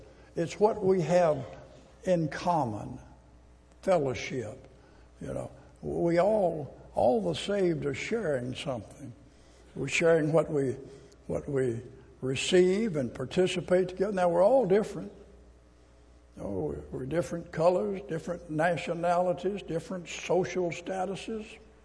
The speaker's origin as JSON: {"language": "English", "region": "Arkansas", "country": "United States", "said": "And I'm from South Arkansas. I didn't need English. I spoke Arkansas. I could communicate with anybody there."}